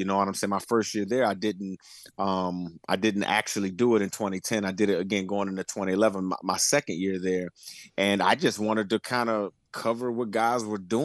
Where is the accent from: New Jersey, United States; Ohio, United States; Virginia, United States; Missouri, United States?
Virginia, United States; Richmond; I'm from Richmond, Virginia. We have a specialty center at the high school that I went to, Verona High School.